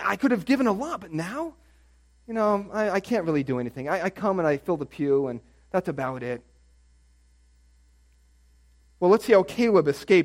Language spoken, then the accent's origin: English; Bloomingdale, New Jersey, United States; You know, I grew up in Bloomingdale, Butler.